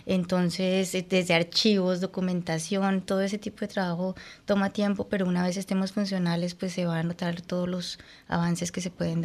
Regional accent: Colombia; experiencia para un país como Colombia, que no somos miembro permanente

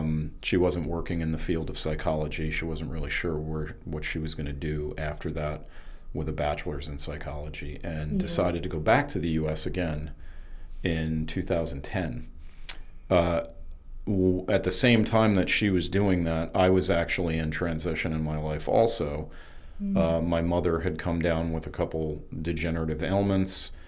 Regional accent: White Sulphur Springs, New York, United States; I'm from the Catskill Mountain region in a little town called White Sulphur Springs, New York, outside of part of Liberty, New York.

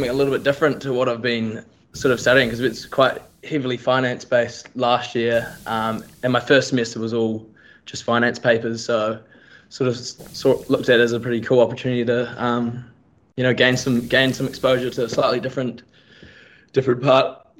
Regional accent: Auckland, New Zealand; From Auckland, originally.

